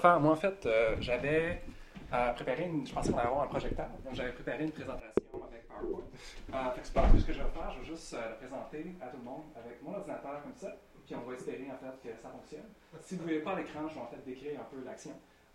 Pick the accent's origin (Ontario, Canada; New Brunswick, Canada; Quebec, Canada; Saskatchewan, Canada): Quebec, Canada; Jonquière; born there; je suis né à Jonquière, Québec. Donc je suis francophone d'origine, mais j'ai fait un peu le passage vers l'anglais avec ma carrière.